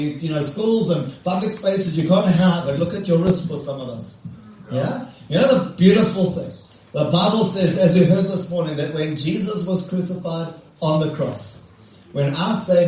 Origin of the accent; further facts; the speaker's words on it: England, United Kingdom; Yeah, I run out of English and I am English.